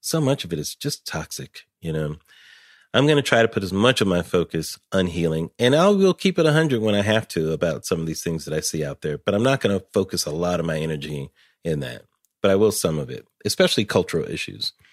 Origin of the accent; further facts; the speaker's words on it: Pomona, California, United States; I'm from LA. I grew up in Pomona, California. My family's from Chicago, though.